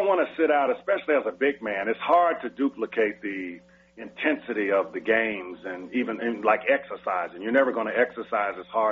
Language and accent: English; the South, United States; And we're both from the South, so we have that kind of relationship thing.